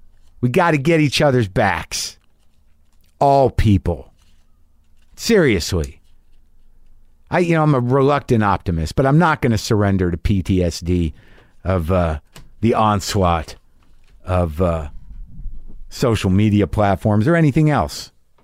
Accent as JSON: {"language": "English", "region": "New Mexico", "country": "United States", "tie": "born or raised there", "said": "I grew up in New Mexico. I can make the right sounds."}